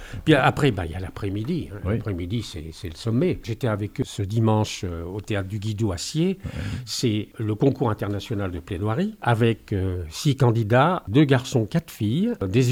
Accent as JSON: {"language": "French", "town": "Thonon", "region": "Auvergne-Rhône-Alpes", "country": "France", "said": "moi je suis de Thonon, et notre association est à Gaillard."}